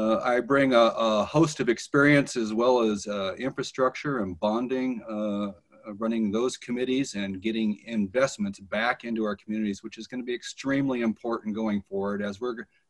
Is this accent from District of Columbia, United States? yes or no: no; Eugene, Oregon, United States; born there; So I have been in the community when I was born in Eugene and understand a lot about it.